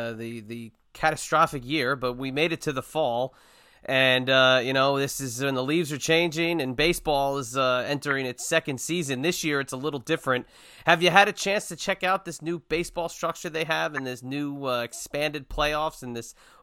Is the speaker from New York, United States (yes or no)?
yes; New York, United States; You know, we grew up in New York. We grew up as Mets fans.